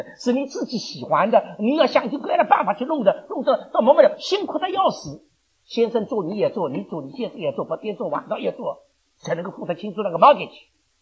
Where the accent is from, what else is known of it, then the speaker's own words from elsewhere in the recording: Shanghai, China; 我上海人说我很识相